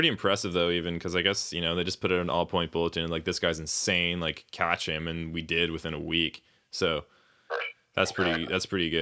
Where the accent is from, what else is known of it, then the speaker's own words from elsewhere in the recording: Canada; Yeah, we're from Canada, for the record.